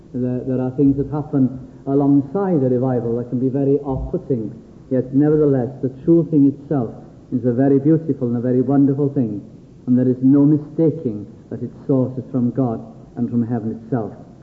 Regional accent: Wales, United Kingdom; but has brought perhaps a new dimension that I would be put before being Welsh, being a Christian.

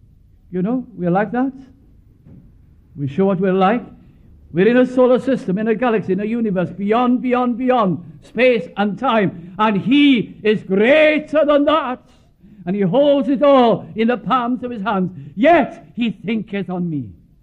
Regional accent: North West England, United Kingdom; I was brought up in Lancashire

